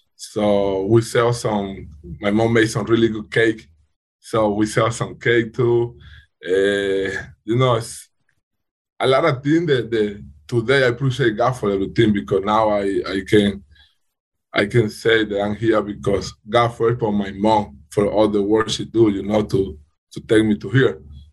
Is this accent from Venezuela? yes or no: yes; Venezuela; now in Dominica; I'm from Venezuela.